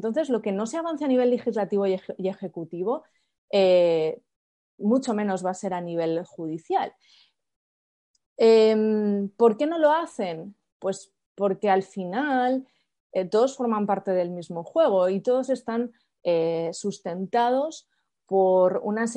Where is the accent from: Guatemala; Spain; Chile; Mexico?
Spain; moved away as an adult; Yo vengo de España, sí que es cierto que mi visión es la visión de una persona europea, ¿no?